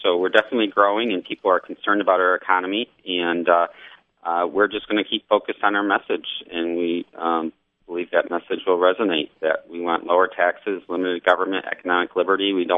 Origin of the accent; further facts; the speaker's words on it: Michigan, United States; moved away; My whole family are union members from Southeast Michigan. I grew up in Southeast Michigan and eventually had to move west because of the economy and other recessions.